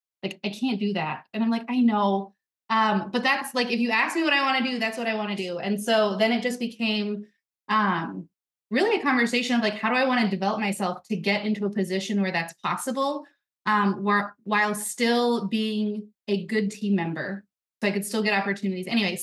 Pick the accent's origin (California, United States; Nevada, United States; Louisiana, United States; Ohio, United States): California, United States; now in Wisconsin, United States; I told my ex-husband that I think we had to move to Wisconsin. I am from Southern California.